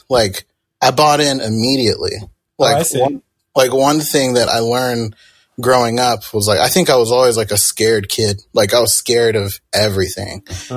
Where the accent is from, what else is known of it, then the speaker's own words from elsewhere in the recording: Mustang, Oklahoma, United States; also born or lived in England / Germany / Greenland; Yeah, I was born in England and moved to Germany and moved to Greenland, and then I moved to the States and bounced around the States for a while, and eventually ended up in Mustang.